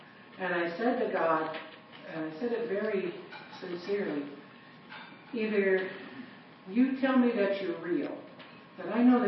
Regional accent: Chicago, Illinois, United States; But I grew up in the Chicago area, and I grew up in a home that for many years was absolutely not a Christian home.

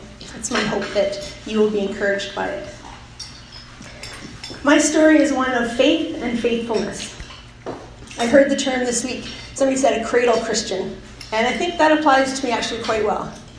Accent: Winnipeg, Manitoba, Canada; I come from Winnipeg, from what I thought was a perfectly normal family. I had a mom and a dad and a big brother and a little sister. My mom's family is French Catholic, and my dad's family was British Anglican.

